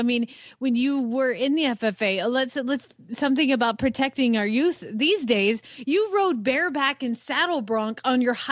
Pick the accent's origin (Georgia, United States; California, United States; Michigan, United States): Georgia, United States; Atlanta; I'm from Atlanta.